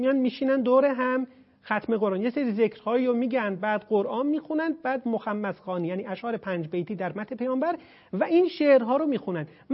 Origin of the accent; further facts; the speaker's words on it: Tabriz, East Azerbaijan, Iran; بند اصالتن اهل تبریزم، آبا و اجدادی مال کلیبرم، روستای کلاسور.